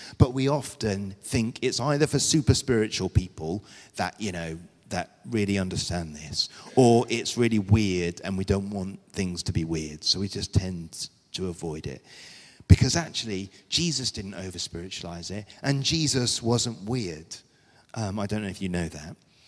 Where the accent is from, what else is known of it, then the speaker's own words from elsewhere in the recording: United Kingdom; I'm very British.